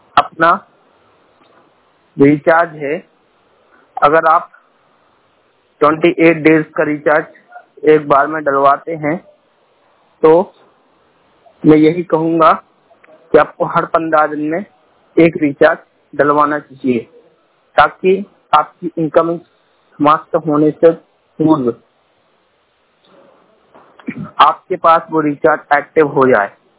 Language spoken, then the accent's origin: Hindi; Chhatarpur, Madhya Pradesh, India; ये मेरा वर्तमान स्थान है, रहने वाला छतरपुर मध्य प्रदेश से बात, छतरपुर मध्य प्रदेश का रहने वाला हूँ।